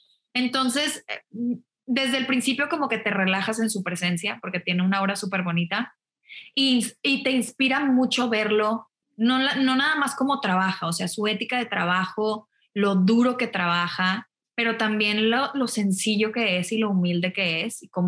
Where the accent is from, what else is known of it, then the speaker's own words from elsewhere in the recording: Monterrey, Nuevo León, Mexico; moved away as an adult; yo me fui de Monterrey. Yo soy de Monterrey, estudié la prepa en Monterrey y luego dije, me tengo que ir de aquí.